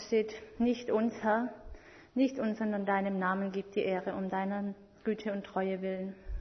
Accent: Baden-Württemberg, Germany; ich komme aus Gerschetten, das ist auf der Alp.

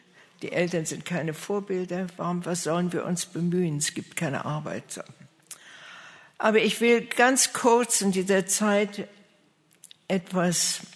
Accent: Kaliningrad Oblast, Russia; now in United States; Ich bin in Ostpreußen groß geworden, geflüchtet, weil die Russen reinkamen.

